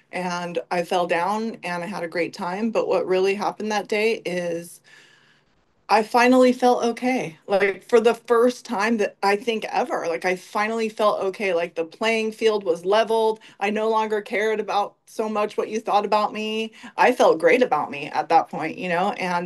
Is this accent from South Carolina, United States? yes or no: no; Santa Ana, California, United States; I grew up in Orange County, in the beautiful city of Santa Ana.